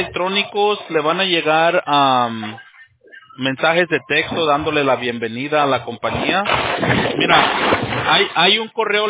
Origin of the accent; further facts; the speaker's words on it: Mexico; yo soy mexicano